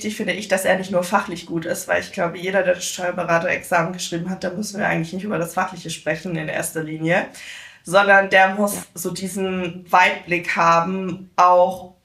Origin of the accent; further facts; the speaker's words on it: Baden-Württemberg, Germany; now in Northern Germany; bin in den Norden gezogen, weil ich komme ja ursprünglich aus dem Schwarzwald.